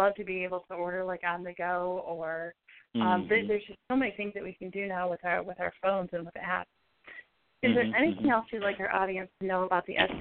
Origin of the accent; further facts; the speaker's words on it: Grand Rapids, Michigan, United States; I'm from Grand Rapids as well, so it's right here in our own backyard.